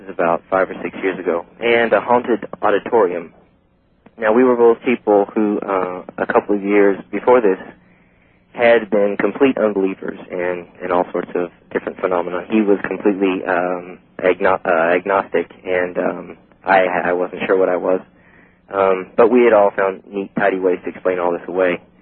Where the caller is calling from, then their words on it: Tennessee, United States; Yes, hello. I'm calling from Tennessee.